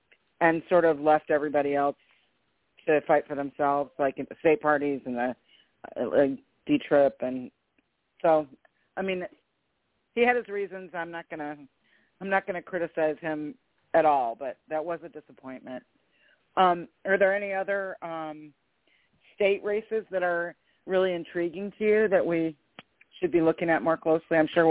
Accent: Michigan, United States; I'm originally from Michigan

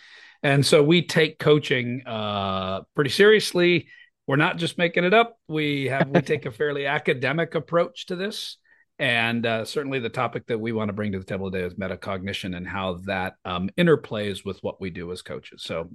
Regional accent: United States; I obviously, to your listeners, they're going to know that I'm from the States. I live in this great state of Oregon

